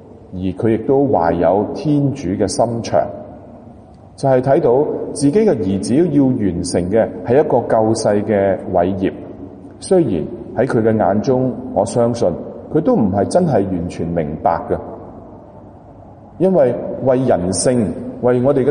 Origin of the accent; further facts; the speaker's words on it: Guangdong, China; 还要所谓我们广东人讲的白头人送黑头人